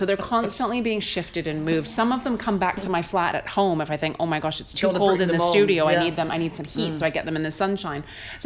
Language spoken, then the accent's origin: English; Canada; now in United Kingdom; And I'm sort of, as a Canadian, I'm having to sort of learn how to banter, which is still new to me.